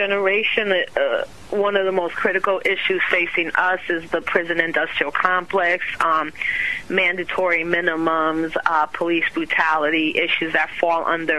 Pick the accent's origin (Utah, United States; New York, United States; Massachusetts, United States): New York, United States; even though I live in North Carolina and participated here in early voting on Sunday. New York is my hometown, and I'll be there.